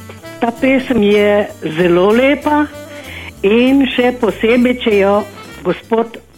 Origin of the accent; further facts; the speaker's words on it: Ilirska Bistrica, Littoral–Inner Carniola, Slovenia; iz Ilirske Bistrice